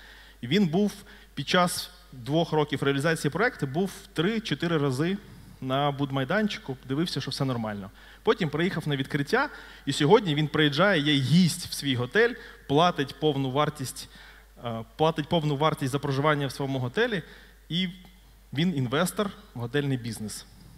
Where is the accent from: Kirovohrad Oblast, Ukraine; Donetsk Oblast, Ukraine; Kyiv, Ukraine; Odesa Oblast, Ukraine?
Odesa Oblast, Ukraine; Odesa; я з Одеси, хто не знає